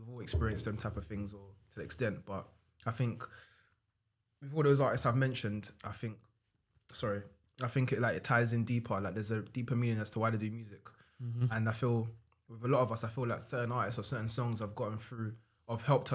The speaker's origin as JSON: {"language": "English", "country": "United Kingdom", "said": "Obviously I'm Nigerian as well, obviously, but I'm British Nigerian."}